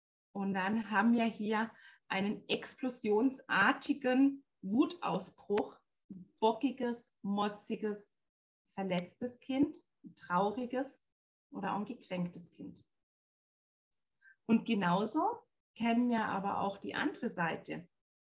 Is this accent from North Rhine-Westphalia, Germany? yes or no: no; Baden-Württemberg, Germany; Ich komme aus dem Schwarzwald und bin selbst Mama von zwei Mädels.